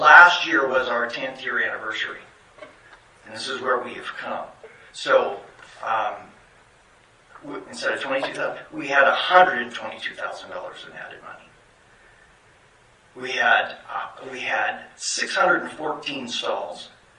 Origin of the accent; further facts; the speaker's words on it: Idaho Falls, Idaho, United States; I'm from Idaho Falls.